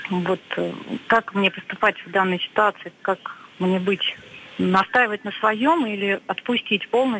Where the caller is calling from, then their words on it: Mytishchi, Moscow Oblast, Russia; Я звоню из Мытищи, это Московская область.